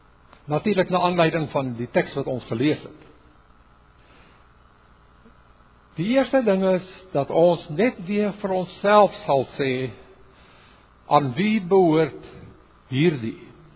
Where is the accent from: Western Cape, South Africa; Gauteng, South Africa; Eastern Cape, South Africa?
Eastern Cape, South Africa; Port Elizabeth; born there; Ek self is gebore daar in Port Elizabeth, daar in Sitwell, wat een huis tuisgeboorte, het ek eers later in my lewe gehoor